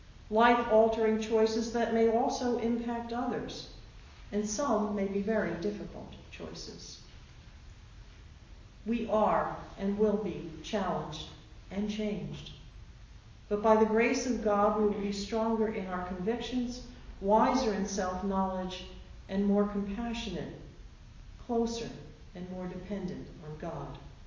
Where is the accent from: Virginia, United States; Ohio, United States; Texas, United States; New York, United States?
New York, United States; Brooklyn; now in New Jersey, United States; I'm from New Jersey. I could say I'm from Brooklyn, because that's originally where I come from.